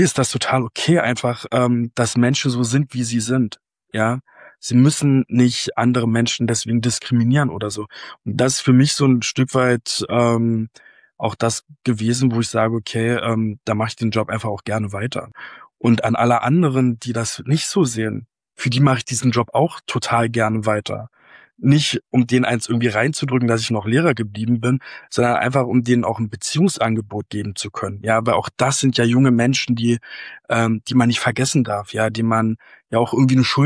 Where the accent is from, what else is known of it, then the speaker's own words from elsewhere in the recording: Brandenburg, Germany; ich in Brandenburg geblieben bin, also ich bin da nochmal 200 Kilometer weggezogen mit meiner Familie, aber nach wie vor in Brandenburg, weil es einfach meine Heimat ist.